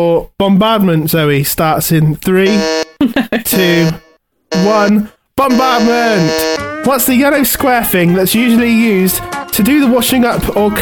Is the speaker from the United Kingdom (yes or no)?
yes; Swindon, South West England, United Kingdom; I'm from Swindon